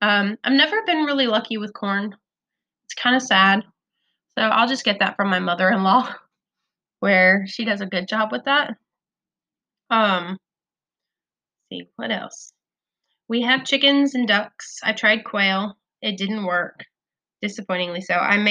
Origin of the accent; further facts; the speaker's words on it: Nevada, United States; I remember growing up in Nevada, and we would spend a lot of time at my grandfather's place. Where we lived in Nevada, it was kind of the mountainous desert.